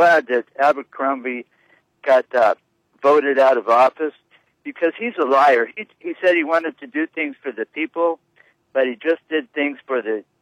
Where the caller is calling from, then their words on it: Pahoa, Hawaii, United States; I'm calling you from Ground Zero, where in Lower Puna, where the hurricane did the most damage.